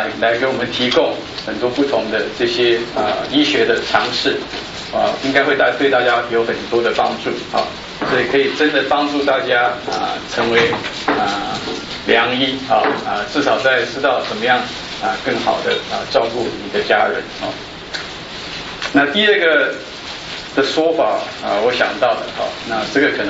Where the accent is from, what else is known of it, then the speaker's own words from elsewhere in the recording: China; 我就想到两个我们中国人算是我们的成语了